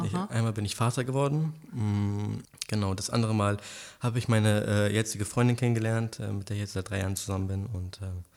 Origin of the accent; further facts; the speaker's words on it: Bremen, Germany; born there; Bis zu meinem 11. Lebensjahr, aber ursprünglich bin ich in Bremen geboren.